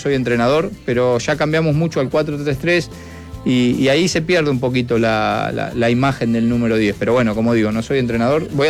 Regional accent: Lanús, Buenos Aires Province, Argentina; born there; nosotros somos hincha de Lanús porque nacimos ahí, mis hijos son de Lanús

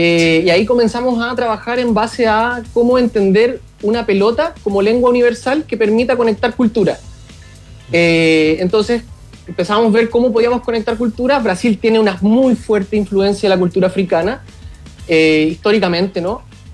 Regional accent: Chile; now in Brazil; Entonces yo como chileno quizás me he podido profundizar mucho más al vivir en carne propia lo que viven en el día a día los brasileños con el fútbol.

